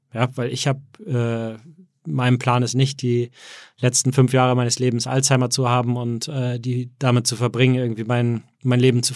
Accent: Hamburg, Germany; born there; also born or lived in Berlin / United States; Ja, geboren in Hamburg, aber auch viel auch in Berlin und viel auch in den USA.

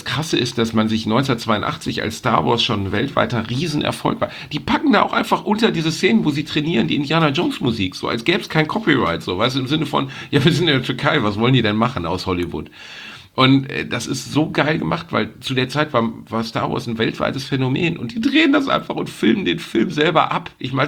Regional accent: Gelsenkirchen, North Rhine-Westphalia, Germany; born or raised there

